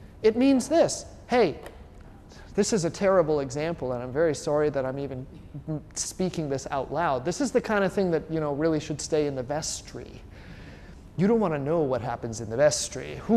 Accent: Scotland, United Kingdom; Besides, I'm not Italian, I'm Scottish.

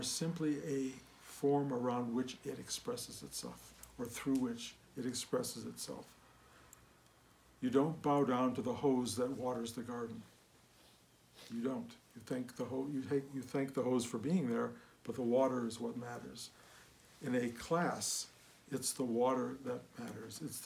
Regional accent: Detroit, Michigan, United States; I was a kid from Detroit, totally unformed, you know, certain ambitions maybe, bigger than Detroit ambitions

